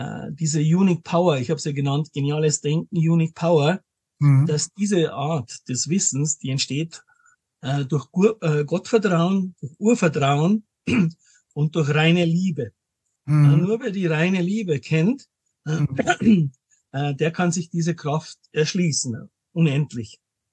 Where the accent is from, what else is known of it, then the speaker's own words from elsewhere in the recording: Munich, Bavaria, Germany; bin 57, bin aus München, lebe auch in München, war aber schon viel auf der Welt unterwegs.